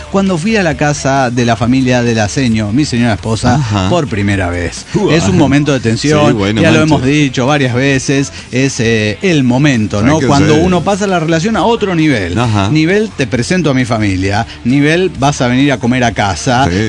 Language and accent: Spanish; Mexico City, Mexico; Soy el demonio de Ciudad de México.